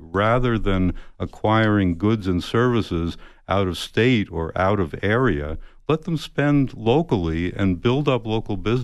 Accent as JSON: {"language": "English", "town": "New York City", "region": "New York", "country": "United States", "moved": "yes", "lives_now": "Tucson, United States", "said": "I'm originally from New York City, and okay. I've lived here in Pima County in Tucson for 50 years now."}